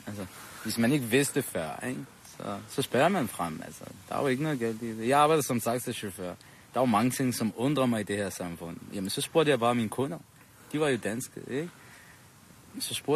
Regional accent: Rødovre, Capital Region of Denmark, Denmark; Jeg kommer selv fra Rødovre, ikke? Og jeg bor i Rødovre.

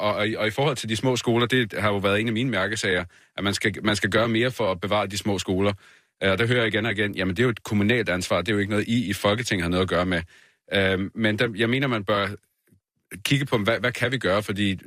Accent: Zealand, Denmark; i hvert fald ikke på Lolland-Falster, hvor jeg kommer fra. Det er en hjørnesten af vores samfund.

